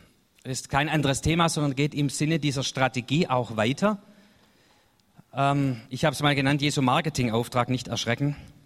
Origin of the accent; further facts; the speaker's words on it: Baden-Württemberg, Germany; Das ist für mich als Schwabe eine schwierige Situation, weil wir sind sehr demütig, wir Schwaben.